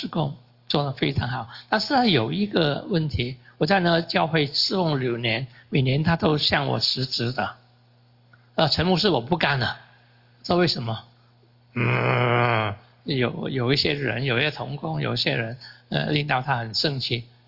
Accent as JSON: {"language": "Chinese", "country": "China", "said": "我们中国人转弯骂你，你都不知道。"}